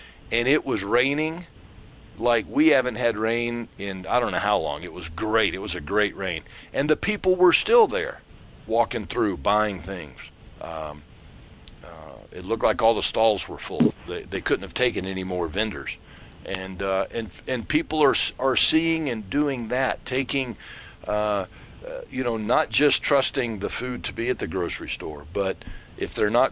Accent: Florida, United States; I went to school with the guy back in my hometown in Central Florida a few years ago

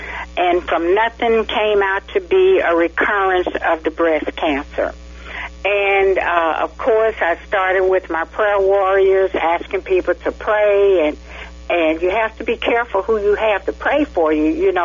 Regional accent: St. Louis, Missouri, United States; I'm from St. Louis, Missouri.

